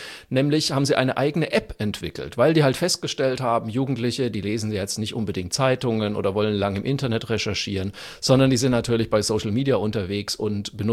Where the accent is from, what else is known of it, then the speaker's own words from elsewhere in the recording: Bavaria, Germany; ich bin ja Franke